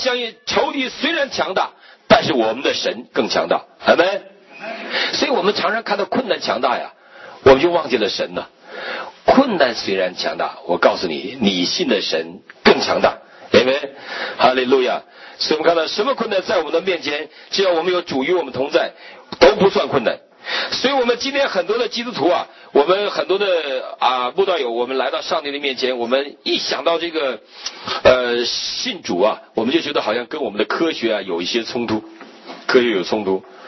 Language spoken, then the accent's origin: Chinese; Northeast China, China; 像我们全民皆兵的年代，我们东北人人都发枪，我还发了一个呢